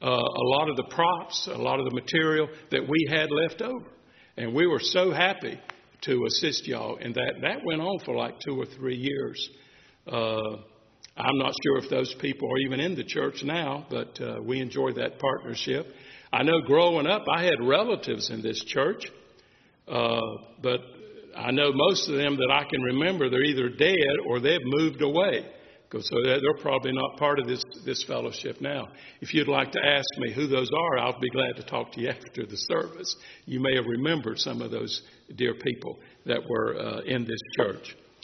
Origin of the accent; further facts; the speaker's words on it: Thomasville, North Carolina, United States; I grew up down here on East Holly Hill Road, rode my bicycle all around Thomasville back in those days, bumping up on all the railroad tracks